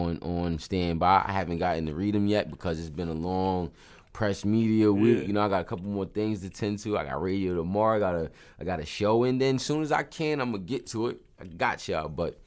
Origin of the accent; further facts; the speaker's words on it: New York, United States; You know, I love the Knicks, you know what I'm saying? Yeah. Just because I'm from New York.